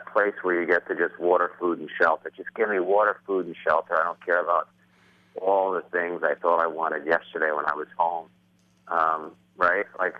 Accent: Queens, New York, United States; I'm from Queens, right? I don't have experience with this.

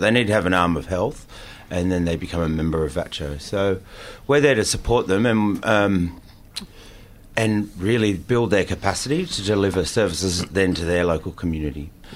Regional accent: Wollongong, New South Wales, Australia; I grew up in Wollongong

